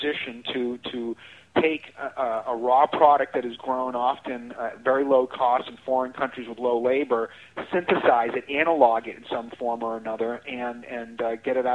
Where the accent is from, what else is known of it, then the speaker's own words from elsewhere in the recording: Massachusetts, United States; In my home state of Massachusetts, there's a legalization bill